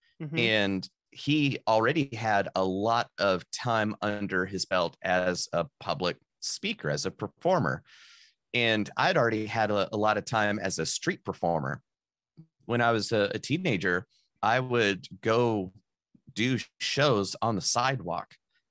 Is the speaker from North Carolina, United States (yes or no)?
yes; North Carolina, United States; No, that was in the mountains of North Carolina. I grew up near Asheville.